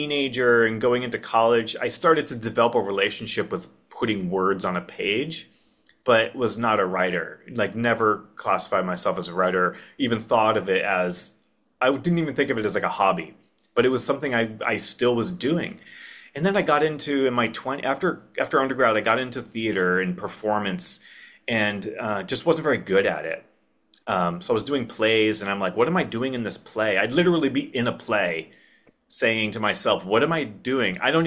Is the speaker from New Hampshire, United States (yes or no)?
yes; New Hampshire, United States; I grew up in New Hampshire, and the seed of me becoming a writer was actually planted years and years before I came to realize it was there.